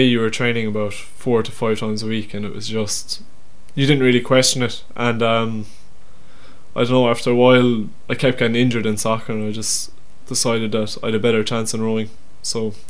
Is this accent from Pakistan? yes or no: no; Limerick, Munster, Ireland; I'm a third year BA student in Mary I, studying psychology and philosophy. I'm from Limerick.